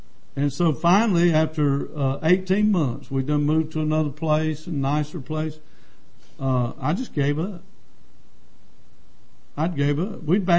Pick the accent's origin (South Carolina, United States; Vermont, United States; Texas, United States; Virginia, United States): South Carolina, United States; Lancaster; And he knew I was from Lancaster, but we were living in Rock Hill, of course, had a wife and kids. He said, why don't we go back down to Lancaster and start a church?